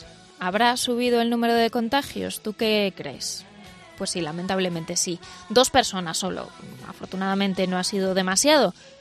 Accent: Galicia, Spain; nosotros los gallegos que viajamos fuera, nos tenemos que registrar en la web del Sergas si venimos de Madrid, de Cataluña o de algún país con muchos contagios

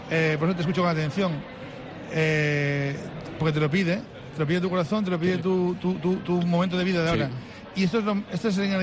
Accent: Asturias, Spain; como soy asturiano, pues entonces puedo decirlo abiertamente

